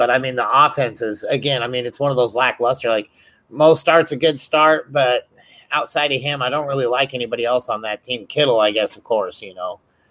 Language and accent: English; Tampa, Florida, United States; I am from Tampa Bay, but like, oh my goodness sakes, that defense is just disgusting.